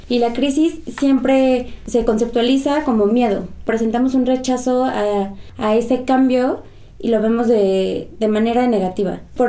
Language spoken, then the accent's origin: Spanish; Mexico; como hermanos mexicanos que somos.